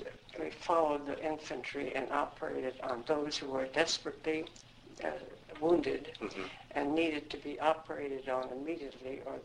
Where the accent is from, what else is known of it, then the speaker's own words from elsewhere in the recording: Detroit, Michigan, United States; I was born in Detroit and I grew up in Detroit and went to school there until I came to Ann Arbor